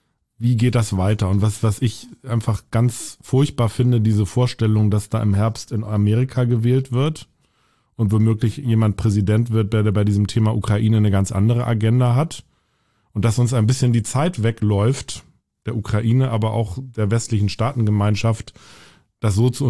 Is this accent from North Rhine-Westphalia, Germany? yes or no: no; Hamburg, Germany; Also ich bin selber in der evangelischen Kirche da bei uns in Hamburg-Volksdorf und da sehr verwurzelt, wirklich von der Kinderbibelwoche